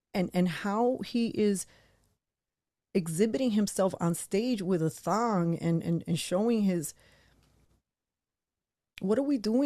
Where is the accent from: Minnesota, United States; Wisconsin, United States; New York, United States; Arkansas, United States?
New York, United States; New York City; I had a lot of modern woman tendencies growing up in New York City